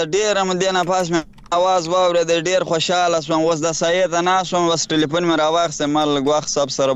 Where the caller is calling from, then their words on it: Bakwa, Farah, Afghanistan; د فرا ولایت بکوا ولسوالۍ نه